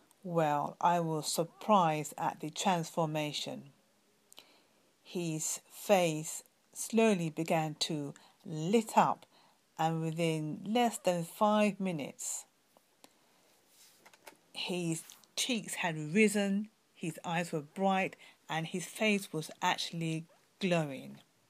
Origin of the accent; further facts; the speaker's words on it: London, United Kingdom; from London, UK.